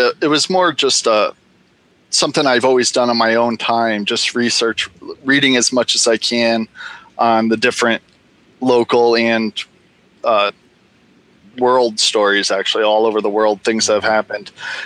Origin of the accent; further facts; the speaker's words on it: North Haven, Connecticut, United States; North Haven.